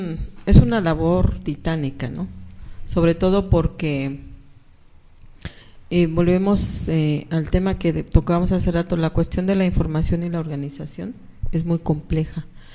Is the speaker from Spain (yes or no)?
no; Xochimilco, Mexico City, Mexico; como éramos de Xochimilco, venimos de Xochimilco, claro.